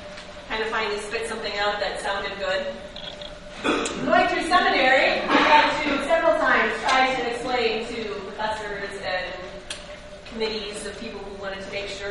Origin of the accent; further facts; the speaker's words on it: Green Bay, Wisconsin, United States; I was born and raised in Green Bay in a Lutheran church.